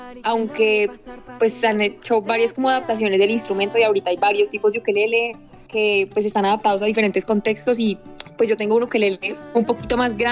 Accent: Manizales, Caldas, Colombia; yo soy de Manizales y pues tengo en la mira las ferias de Manizales. Amo volver a Manizales

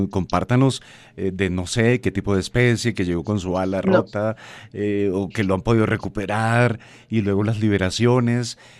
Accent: Bogotá, Bogotá Capital District, Colombia; lo digo yo como cachaquito, como bogotano, acá estamos en jaque con el tema del agua

